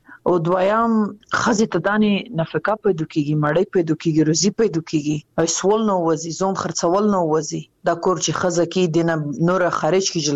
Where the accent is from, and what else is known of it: Afghanistan